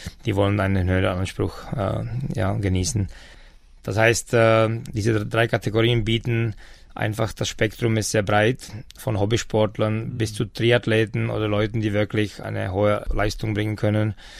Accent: Czechia; Ich bin Tscheche und bin sehr froh, dass wir im letzten Jahr die ersten tschechischen Sieger hatten.

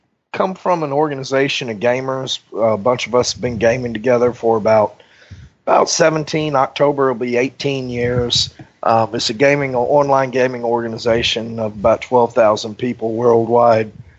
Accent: Pensacola, Florida, United States; I grew up in Pensacola, so we went over there.

